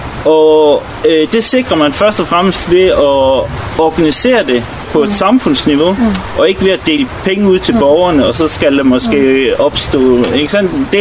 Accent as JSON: {"language": "Danish", "country": "Norway", "lives_now": "Denmark", "said": "Så tænker jeg, nu kommer jeg fra Norge."}